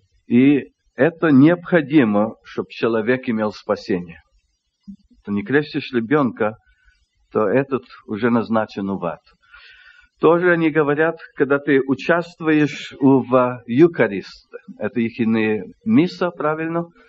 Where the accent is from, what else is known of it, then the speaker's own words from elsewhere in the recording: Montreal, Quebec, Canada; Это французская часть Канады, Квебек. То я там вырос, в городе Монтреале.